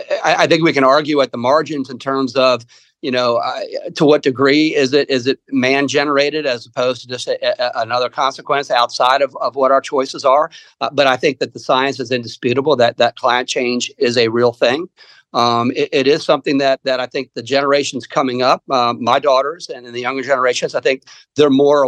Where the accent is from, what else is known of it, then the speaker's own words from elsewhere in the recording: Maryland, United States; is prone to a lot of the things that you saw happen in Chesapeake Bay back when I was growing up in Maryland.